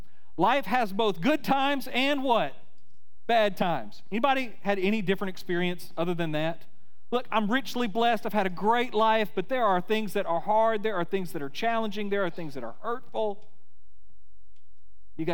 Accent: Florida, United States; Now, I grew up in Florida. I went through a lot of hurricanes

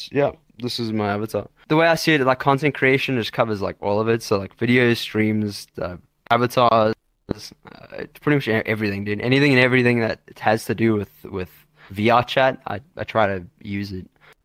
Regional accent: KwaZulu-Natal, South Africa; Yeah, born and raised South African. I was born in KwaZulu-Natal.

